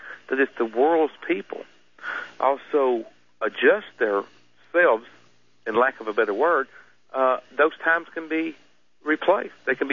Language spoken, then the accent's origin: English; Lufkin, Texas, United States; born there; I was from what you're referring to is when they asked me where I was born at. I was from Lufkin, the small town.